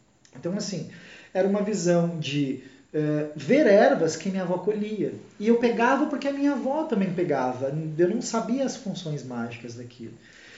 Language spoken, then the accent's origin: Portuguese; Águas de Lindóia, São Paulo, Brazil; also born or lived in Minas Gerais; Eu sou de Minas Gerais, sou mineiro, porém eu cresci em São Paulo e morava no interior de São Paulo, Águas de Lindóia, e morava no interior da cidade do interior.